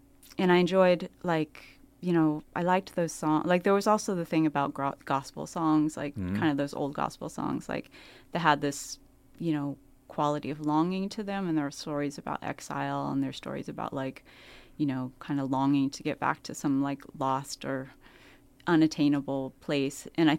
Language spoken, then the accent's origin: English; California, United States; I hadn't encountered that, I guess, like, so much growing up in California or listening to whatever I was listening to growing up, you know.